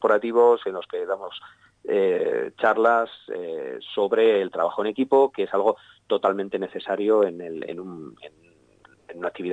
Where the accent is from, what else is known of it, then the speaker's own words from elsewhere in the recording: Spain; de lo que somos capaces los españoles. Entonces, sí, totalmente orgulloso de formar parte de la marca España.